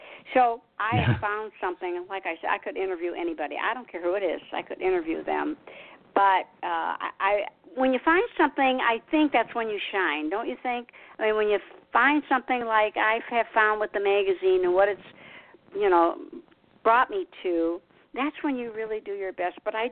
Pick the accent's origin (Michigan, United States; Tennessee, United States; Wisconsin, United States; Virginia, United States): Michigan, United States; Detroit; He was pulled into other places. I came from Detroit. He could fix anything.